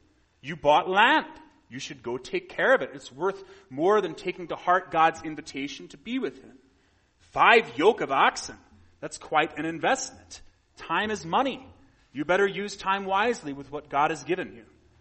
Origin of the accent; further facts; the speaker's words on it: Wisconsin, United States; also born or lived in Minnesota; I grew up in Wisconsin and Minnesota.